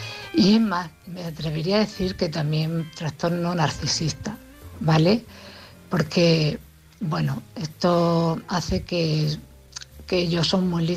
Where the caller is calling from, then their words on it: Cartagena, Region of Murcia, Spain; de Cartagena.